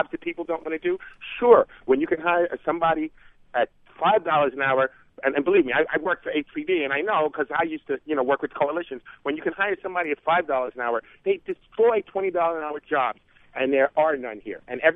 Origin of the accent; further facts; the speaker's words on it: North Babylon, New York, United States; now in Harlem, United States; I grew up in North Babylon as a Republican, a black Republican family